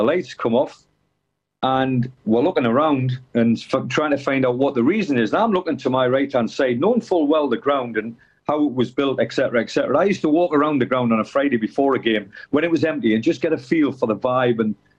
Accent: South Shields, North East England, United Kingdom; I was born and bred in South Shields.

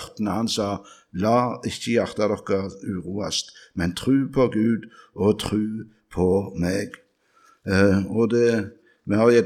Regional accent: Randaberg, Rogaland, Norway; Det var en sang som jeg lærte i ungdommen, med sang i ungdomsmusikken hjemme på Randaberg

